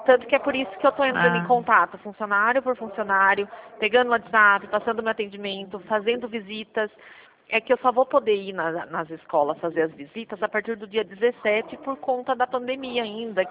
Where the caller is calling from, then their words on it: Santa Bárbara, São Paulo, Brazil; sou de Santa Bárbara.